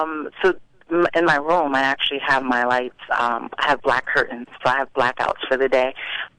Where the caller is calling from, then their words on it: Paterson, New Jersey, United States; I'm calling from Patterson, New Jersey.